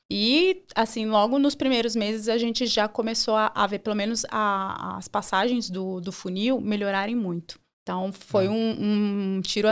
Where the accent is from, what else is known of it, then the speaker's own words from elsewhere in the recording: Sorocaba, São Paulo, Brazil; eu já trabalhava num grupo de concessionárias lá da minha cidade, que é Sorocaba.